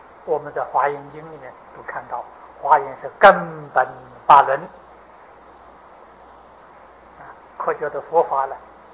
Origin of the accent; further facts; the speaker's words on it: China; 我们中国人呢，实实在在有非常可爱的一面。